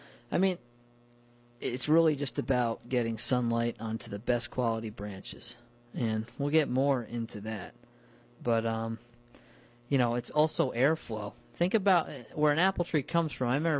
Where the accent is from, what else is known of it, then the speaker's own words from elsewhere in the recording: New Paltz, New York, United States; I grew up near orchards in New Paltz and very rarely saw wild apple trees.